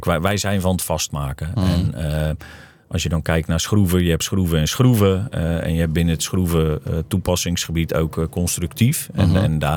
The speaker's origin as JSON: {"language": "Dutch", "country": "Netherlands", "said": "als je daar als Hollander komt"}